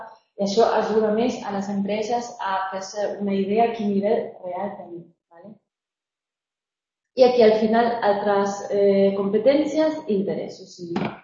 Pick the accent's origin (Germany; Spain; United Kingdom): Germany; Catalan is a second language; ho puc dir que soc d'Alemanya.